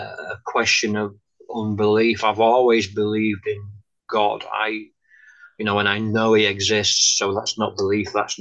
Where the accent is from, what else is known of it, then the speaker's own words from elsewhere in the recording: England, United Kingdom; But for me, as a Englishman or as a Scotsman living in England, brought up in England, that's not easy. Being brought up in the 70s and 80s with a certain generation, it's not easy for me to admit when I'm done.